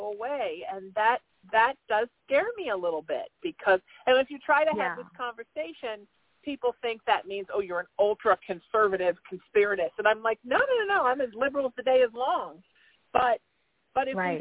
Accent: Ireland; because I am Irish, so I will speak about being Irish

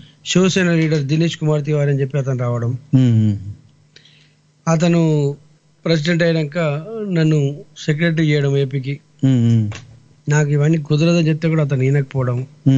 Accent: Hyderabad, Telangana, India; born there; నేను పుట్టింది హైదరాబాద్ అండి. అమ్మమ్మ వాళ్ళు ఉండేది కూడా మా అమీర్పేట.

